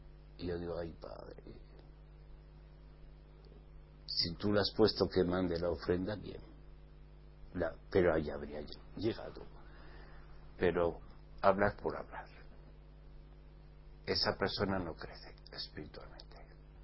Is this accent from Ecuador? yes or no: no; Spain; Hace muchos años en mi tierra, en España, no había celulares.